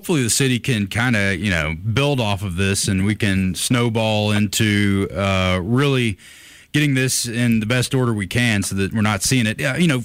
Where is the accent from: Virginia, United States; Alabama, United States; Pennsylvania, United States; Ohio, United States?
Alabama, United States; Grove Hill; I mean, I grew up in Grove Hill. We had Dunn's, Exxon